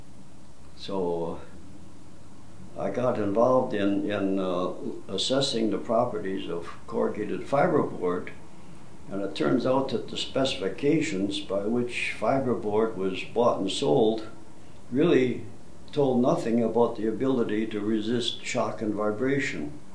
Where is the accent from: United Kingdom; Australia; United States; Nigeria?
United States; Peshtigo, Wisconsin; they made the first laminated wood arches in my hometown of Peshtigo.